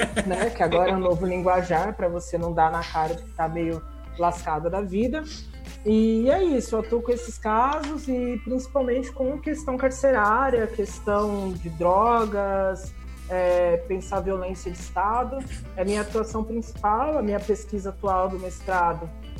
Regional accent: Diadema, São Paulo, Brazil; now in São Paulo, Brazil; Eu sou de Diadema, eu me mudei recentemente, na verdade, já estou com saudade dessas belas ruas calorosas, né? Agora eu tô aqui em São Paulo

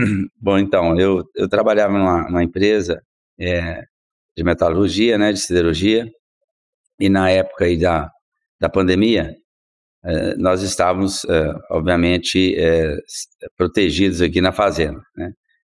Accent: Rio Casca, Minas Gerais, Brazil; Eu sou de Minas, natural aqui de Rio Casca, onde eu estou agora, né?

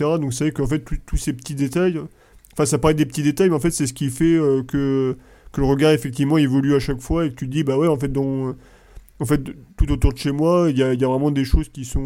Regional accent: Montluçon, Auvergne-Rhône-Alpes, France; nous à la base, on est de Montluçon dans le centre de la France

